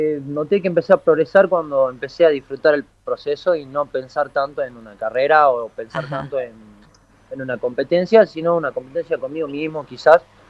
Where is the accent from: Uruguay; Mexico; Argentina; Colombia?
Argentina; Salta; also born or lived in Buenos Aires; me volví de Buenos Aires el año pasado. Yo soy de Salta, pero vivía allá en Buenos Aires. Sí. Así que hace poquito, hace menos de un año. Ya la música así de chiquitito, de los 12, los 13, ahora tengo 26.